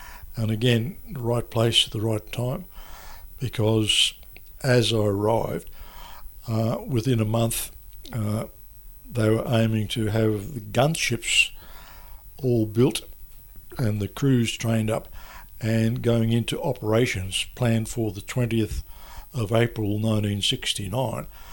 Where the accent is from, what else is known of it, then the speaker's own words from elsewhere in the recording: Winton, Victoria, Australia; moved away; I went to South Australia from Northeast Victoria, where I grew up in the Cali country, a little place called Winton, where the motor racing circuit is. And I went to South Australia from 62 to 66